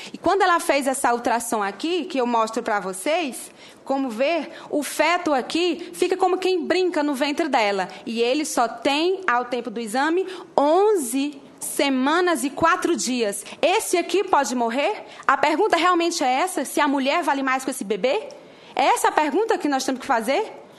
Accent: Northeast Region, Brazil; como nordestina, que o Nordeste não quer aborto.

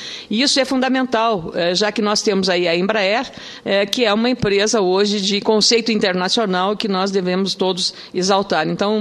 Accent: Rio Grande do Sul, Brazil; eu fico particularmente feliz como gaúcha

